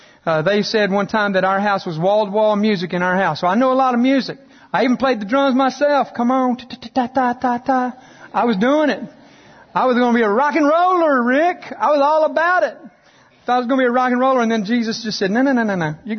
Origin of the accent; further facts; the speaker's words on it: Texas, United States; I grew up in West Texas, as you know, sandstorms. But we were only 3.5 hours from the mountains of New Mexico.